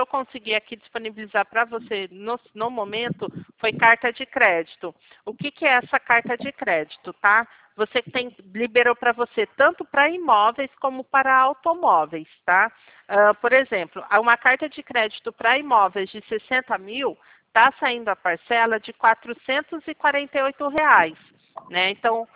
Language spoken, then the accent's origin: Portuguese; Maringá, Paraná, Brazil; Eu sou aqui da Central, tá? Mas eu era aí do Paraná também, aí de Maringá.